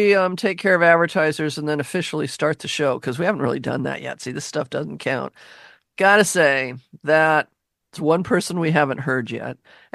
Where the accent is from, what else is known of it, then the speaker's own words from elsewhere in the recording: Seattle, Washington, United States; That reminds me when I was growing up in Seattle, I grew up in Laurelhurst, we're behind the University of Washington.